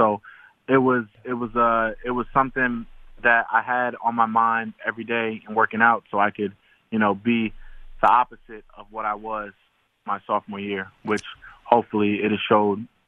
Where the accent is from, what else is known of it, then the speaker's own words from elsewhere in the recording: New Jersey, United States; growing up in North Jersey, like, we go through all, like, four seasons.